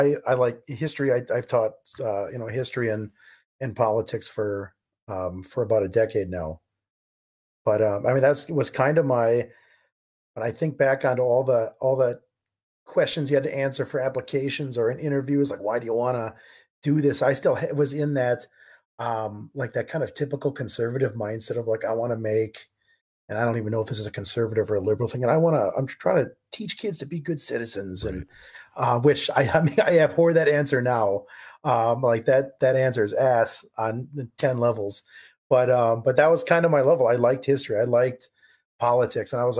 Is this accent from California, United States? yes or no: yes; California, United States; I grew up in California, we didn't go to school for 4 years, like